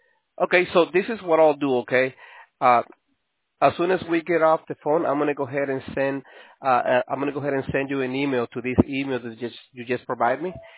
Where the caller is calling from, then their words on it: New York, United States; We are calling you from New York.